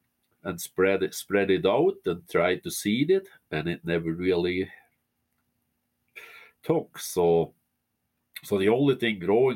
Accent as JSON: {"language": "English", "country": "Switzerland", "tie": "born or raised there", "said": "that's how I grew up in the Swiss Alps."}